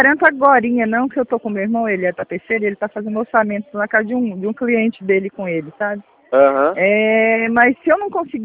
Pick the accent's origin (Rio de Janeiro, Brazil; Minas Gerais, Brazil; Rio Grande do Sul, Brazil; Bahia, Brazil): Minas Gerais, Brazil; now in São Paulo, Brazil; Mas aqui é interior de São Paulo.